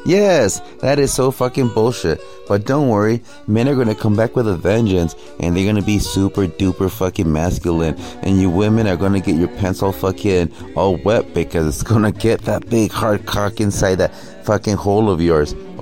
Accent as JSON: {"language": "English", "country": "United States", "tie": "born there", "said": "My family come from Mexico, but I was born here in the United States."}